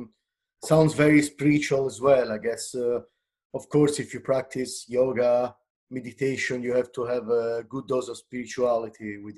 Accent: Italy; now in Canada; I'm streaming from Canada, although I'm not Canadian. I'm from Italy. I happen to work here in Canada.

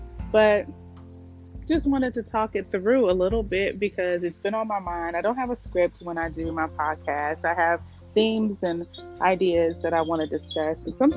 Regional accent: Oakland, California, United States; I grew up in Oakland and we always had a porch

